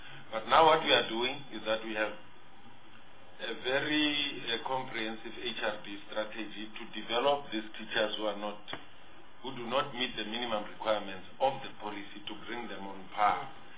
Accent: Sterkspruit, Eastern Cape, South Africa; Yeah, I come from Sterkspruit, that's why I instead of Sterkspruit, I said Sterkspruit.

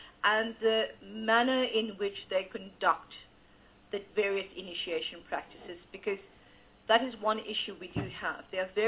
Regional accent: Pretoria, Gauteng, South Africa; I come from Gauteng, Pretoria.

